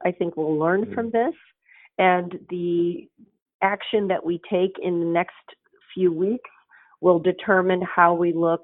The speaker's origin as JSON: {"language": "English", "country": "Poland", "lives_now": "United States", "said": "I came here from Poland. We came with $20 in my pocket. My parents are Holocaust survivors."}